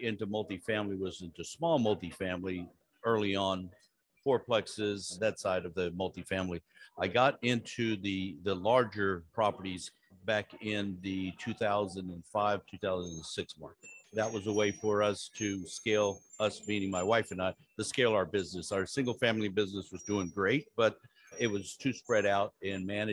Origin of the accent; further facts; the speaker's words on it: Dallas, Texas, United States; The super hot heat of Dallas.